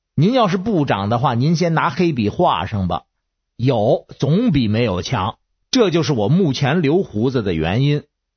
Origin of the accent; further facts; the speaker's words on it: Beijing, China; 我是北京的